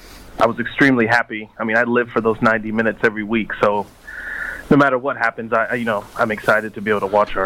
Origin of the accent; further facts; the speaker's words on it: United States; obviously, I'm an American, so we've dealt with certain things like that.